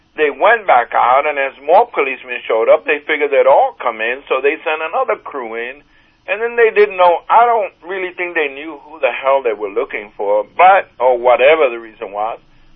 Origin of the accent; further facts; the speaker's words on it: Puerto Rico; born there; Well, I was born in Puerto Rico.